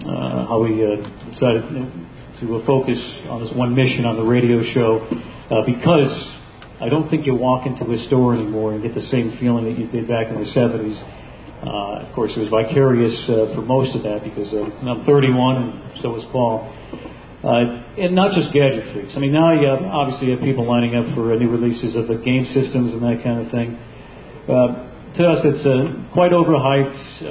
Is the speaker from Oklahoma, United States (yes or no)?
no; Maine, United States; I'm from Maine. I live in the Bar Harbor area of Maine